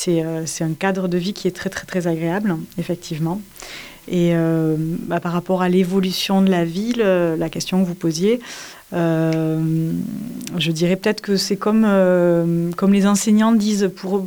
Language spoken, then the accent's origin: French; Occitanie, France; now in Montpellier, France; Je suis originaire du Tarn.